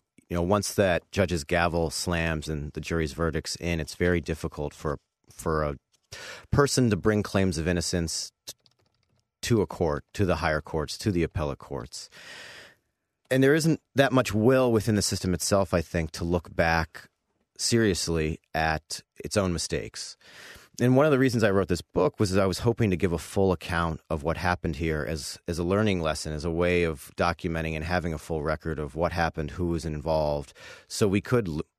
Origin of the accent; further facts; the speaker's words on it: Cleveland, Ohio, United States; I knew, you know, I'm from Cleveland. I had reported there for a number of years. I knew the city.